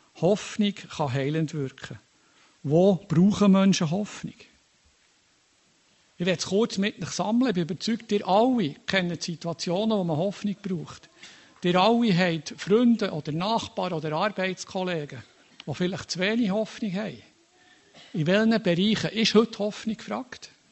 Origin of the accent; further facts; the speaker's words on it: Switzerland; kurz nachdem wir als Schweizer Stimmbürger zwei Initiativen zur Senkung der Gesundheitskosten der Urne deutlich abgelehnt haben